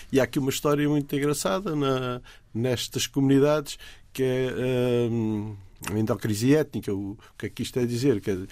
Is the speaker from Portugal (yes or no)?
yes; Portugal; born there